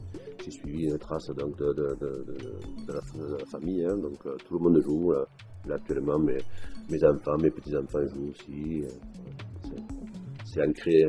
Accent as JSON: {"language": "French", "town": "Langres", "region": "Grand Est", "country": "France", "said": "Ah ben, je suis venu de Langres. J'ai la maison familiale donc, qui est juste à côté du terrain de tambourin."}